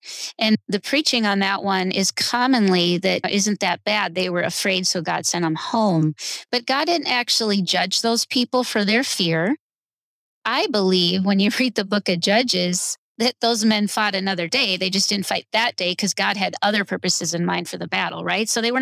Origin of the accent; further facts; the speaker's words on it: United States; and we'll just talk about America because I'm an American